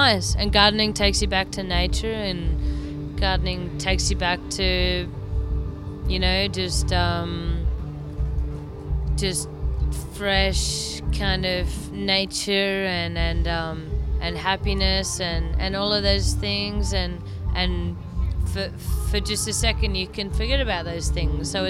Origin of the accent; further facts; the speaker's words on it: Melbourne, Victoria, Australia; I'm from Melbourne in Australia.